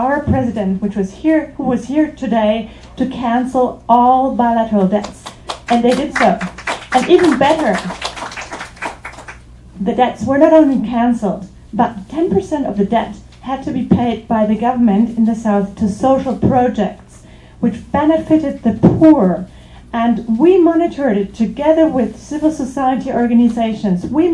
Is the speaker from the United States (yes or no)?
no; Switzerland; I'm from Switzerland